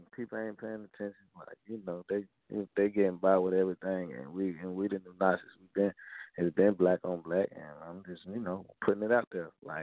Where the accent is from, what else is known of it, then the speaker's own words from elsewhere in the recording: Charlotte, North Carolina, United States; Well, you know, I'm from Charlotte, West Boulevard to be exact. I've been doing my thing ever since I was a teen.